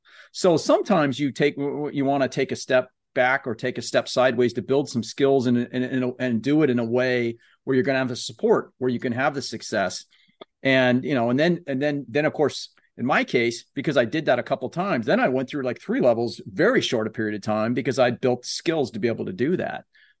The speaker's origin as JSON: {"language": "English", "town": "San Francisco", "region": "California", "country": "United States", "said": "You know, I'm from San Francisco, so I'm a Giants diehard fan"}